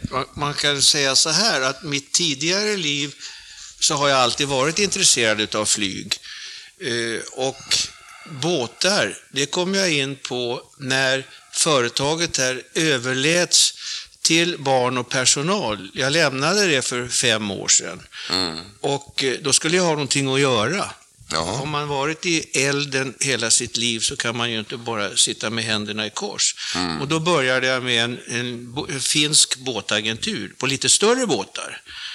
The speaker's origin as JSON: {"language": "Swedish", "town": "Norrtälje", "region": "Stockholm County", "country": "Sweden", "tie": "born there", "said": "Och jag är född på Norrtälje BB 1930, och det är jag väldigt stolt över."}